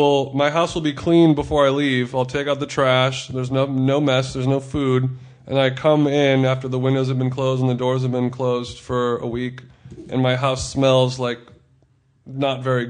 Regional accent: California, United States; I grew up in Orange County near the beach, where boogie boarding was very normal.

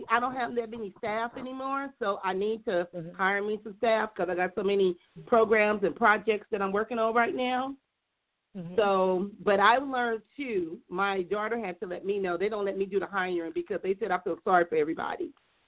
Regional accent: Compton, California, United States; I grew up in Compton.

